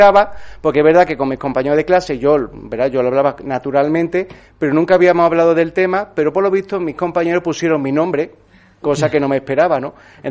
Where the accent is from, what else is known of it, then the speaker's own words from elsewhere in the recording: Córdoba, Andalusia, Spain; Yo soy de Córdoba, soy el menor de cuatro hermanos